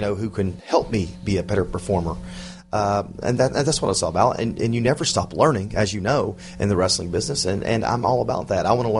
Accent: the South, United States; I don't know if it's because I was from the South or whatever it is, but they were good to me.

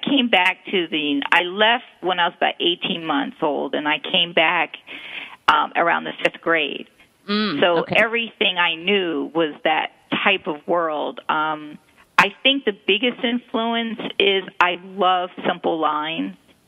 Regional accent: Philadelphia, Pennsylvania, United States; now in Maryland, United States; But anyway, I'm from Philadelphia. I got married and moved to Maryland

